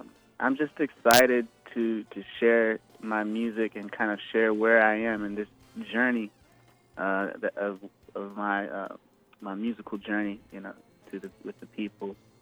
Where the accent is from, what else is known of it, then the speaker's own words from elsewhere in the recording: Marietta, Georgia, United States; obviously I grew up in Marietta, so it's a joy to be able to come back to my home city, home state.